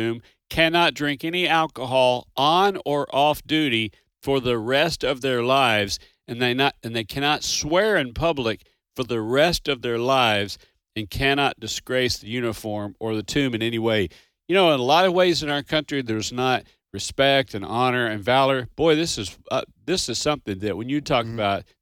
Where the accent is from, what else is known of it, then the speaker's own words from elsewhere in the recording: Kentucky, United States; And growing up in Kentucky, Fort Knox was always a pretty big deal.